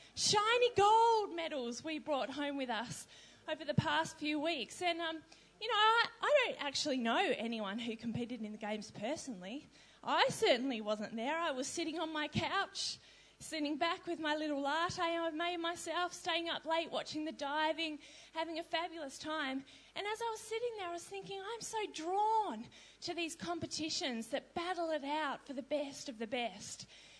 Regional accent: Australia; being an Australian in the past few weeks, I've been sitting back on my couch, patting myself on the back for an almighty sporting nation that we are in the Commonwealth.

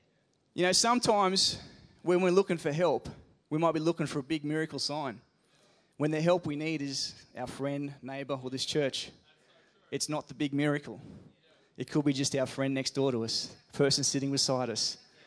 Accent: Queensland, Australia; I'm a Queenslander. Which is great. I live in New South Wales, so I tell everyone I'm in New South Wales. I'm a missionary from Queensland and New South Wales.

